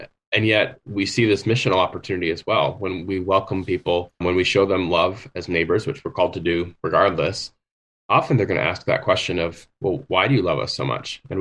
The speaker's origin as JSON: {"language": "English", "country": "United States", "tie": "born or raised there", "said": "the culture I was raised in the United States, when we grew up, strangers, people who are unknown to us as a potential threat."}